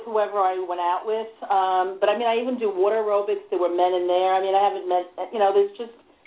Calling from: New York, United States; Out on the eastern end.

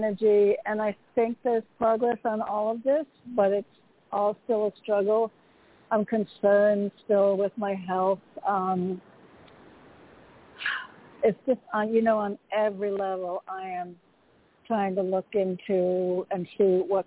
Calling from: Connecticut, United States; in Connecticut.

